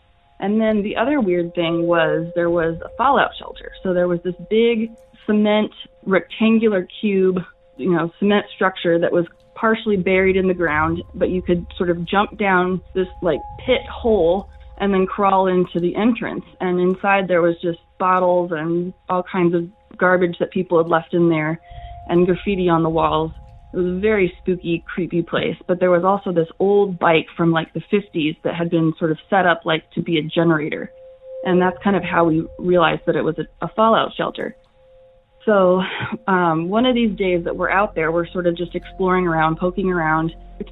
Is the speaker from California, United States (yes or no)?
yes; Cameron Park, California, United States; now in Eugene, United States; I'm actually calling from Eugene, Oregon. But this story is a bit of a hometown legend, and it takes place in my hometown of Cameron Park, California.